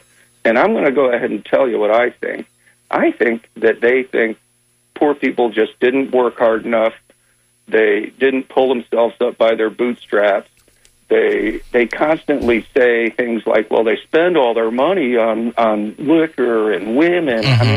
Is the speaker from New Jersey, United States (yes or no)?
no; Danbury, Connecticut, United States; When I grew up in Danbury, Connecticut, I remember delivering papers to the poor houses.